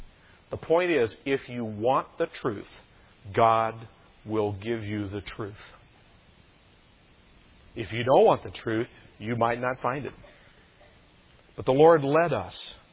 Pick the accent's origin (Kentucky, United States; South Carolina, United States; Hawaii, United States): Kentucky, United States; I come from Kentucky. And up there, there's a lot of truth to that.